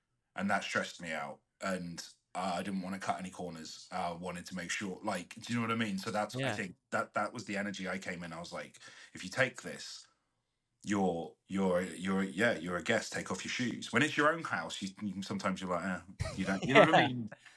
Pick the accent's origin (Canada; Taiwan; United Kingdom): United Kingdom; I was brought up a Hindu, I was Punjabi, right? I'm British as well at the same time.